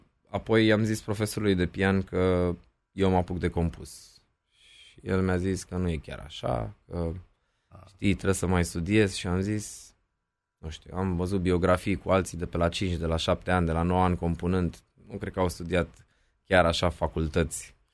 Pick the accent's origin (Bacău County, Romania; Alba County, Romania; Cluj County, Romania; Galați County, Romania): Alba County, Romania; now in Bucharest, Romania; eram doar unul din Alba care era obsedat cu muzica lui